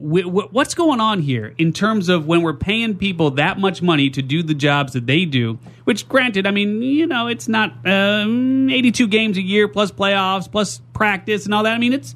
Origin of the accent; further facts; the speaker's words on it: Chicago, Illinois, United States; also born or lived in Southwest Michigan; now in San Diego, United States; So I'm from Chicago. We moved out here to San Diego a couple years ago. We had a home in Southwest Michigan.